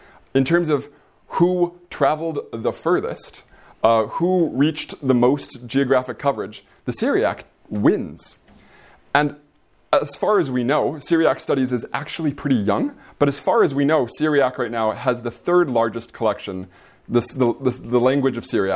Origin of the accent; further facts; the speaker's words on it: Midwest, United States; Growing up in the Midwest, I knew there were 2 kinds of Christianity.